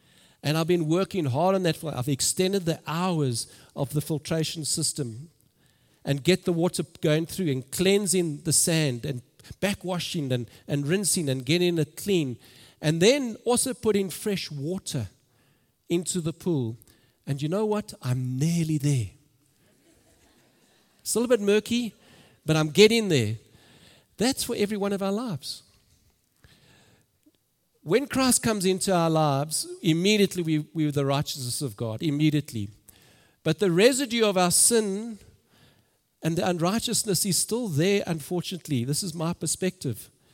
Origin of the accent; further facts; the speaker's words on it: Germiston, Gauteng, South Africa; We grew up in Germiston, and I went to Germiston High